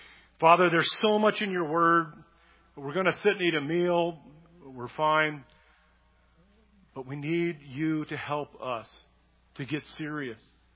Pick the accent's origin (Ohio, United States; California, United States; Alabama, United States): California, United States; if it was gorgeous weather all the time, like where we grew up in the Bay Area, you could meet all year round.